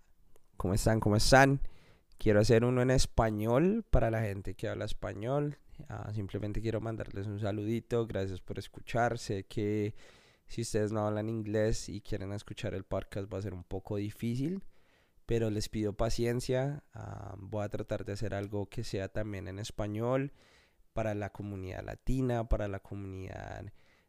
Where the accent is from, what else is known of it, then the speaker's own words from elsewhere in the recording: Colombia; Entonces yo dije, no, yo soy colombiano. Quiero ser